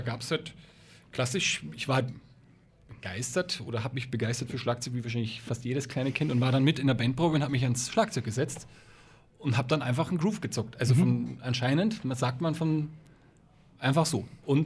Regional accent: Upper Austria, Austria; Und dann ging das halt klassisch los bei uns in Oberösterreich mit Unterricht am Landesmusikschulwerk

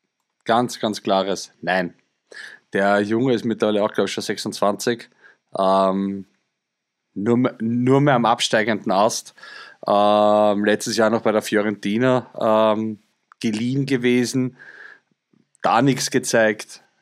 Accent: Austria; Und ich als Österreicher habe natürlich Sturm Graz immer mitverfolgt, bin auch Sturm-Fan, was Österreich betrifft.

